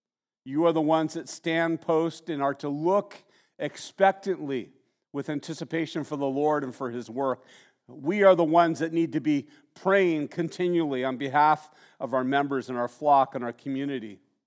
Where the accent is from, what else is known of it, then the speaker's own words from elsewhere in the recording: Santa Barbara, California, United States; I remember growing up in Santa Barbara when I was younger, I did a lot of surfing.